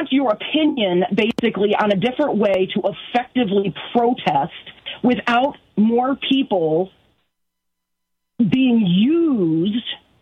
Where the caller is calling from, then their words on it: Michigan, United States; I'm calling from mid-north Michigan